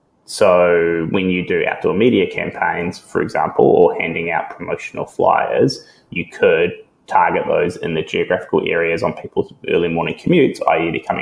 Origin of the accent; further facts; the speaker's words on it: New Zealand; I am. I'm a Kiwi.